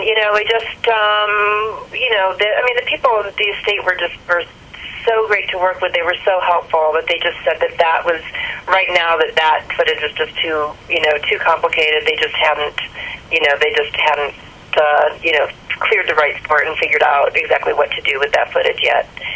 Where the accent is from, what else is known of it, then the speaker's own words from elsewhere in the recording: Toledo, Ohio, United States; Yeah, I'm from Toledo. There's a lot of them there.